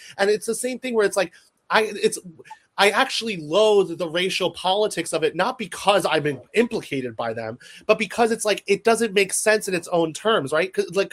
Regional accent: United States; because I'm an American born and raised in America, speaking about American politics in the Imperial Heartland.

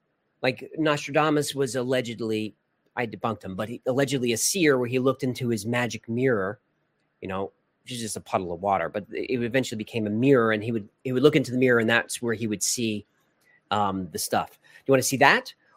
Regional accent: New York, United States; And what's worse is I'm from New York. So New Yorkers don't even know there's another country around them

